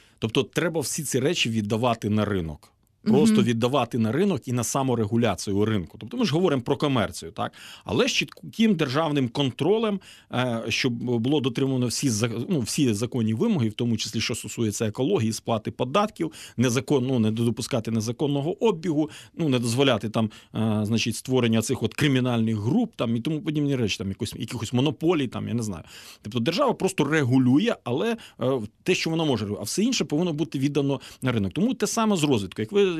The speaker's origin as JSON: {"language": "Ukrainian", "town": "Dubrovytsia", "region": "Rivne Oblast", "country": "Ukraine", "said": "бо я сам власне з Дубровиця Рівненської області."}